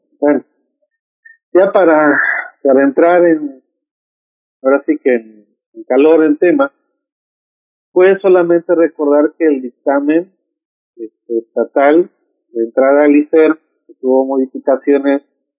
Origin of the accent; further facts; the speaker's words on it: Veracruz, Mexico; Somos los de Veracruz, ¿no? Somos así, con la fama de medio mal hablados, ¿no?